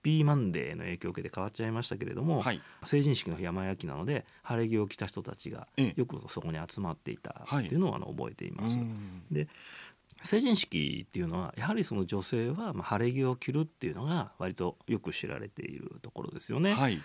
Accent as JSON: {"language": "Japanese", "region": "Nara", "country": "Japan", "tie": "born or raised there", "said": "で、私のふるさとの奈良県ではですね"}